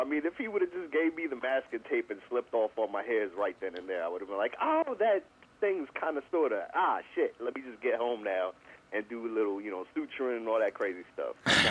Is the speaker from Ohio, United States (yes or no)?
no; New York, United States; Man, I gotta say, honestly, she really wasn't, but she was, like, I'm from New York, so we got that typical Dominicana style chick, you know?